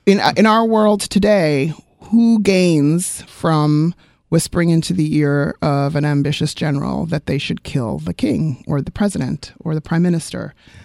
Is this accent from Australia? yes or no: no; South Africa; I'm originally from South Africa, so my point of view, my politics were shaped in a certain way